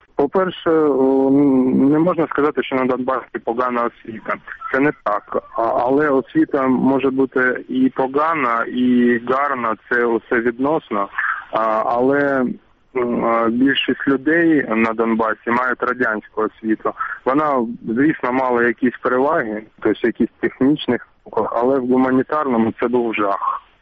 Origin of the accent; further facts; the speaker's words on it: Donetsk, Donetsk Oblast, Ukraine; moved away as an adult; бо я сам з Донецька, я був проукраїнським активістом.